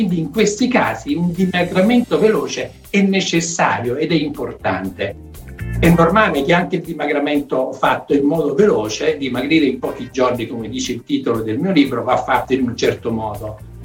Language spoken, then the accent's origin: Italian; Naples, Campania, Italy; accent: Neapolitan; Io sono un famoso pasta asciuttaro, lo sentite anche dal mio accento partenopeo.